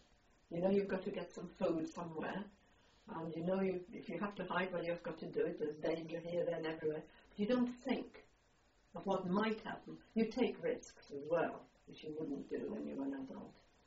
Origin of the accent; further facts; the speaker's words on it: Poland; It was not all that far from my hometown, perhaps some 30 kilometres north, whereas my hometown was a mountainous area, right at the foot of the Carpathian Mountains, the west Carpathians.